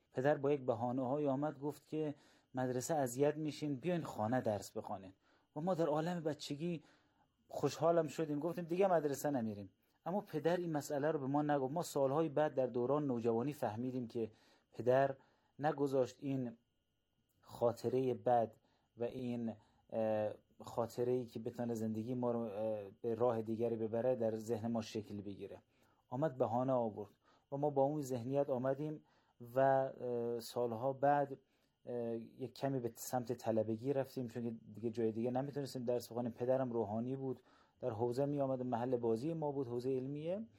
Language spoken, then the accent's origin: Persian; Fariman, Razavi Khorasan, Iran; متولد ایرانیم، یعنی نسل دومیم و فرزندان ما نسل سومن. تا کلاس چهارم ابتدایی رو در شهرستان فریمان همونجا درس خوندیم، مدرسه شهید کامیاب میرفتیم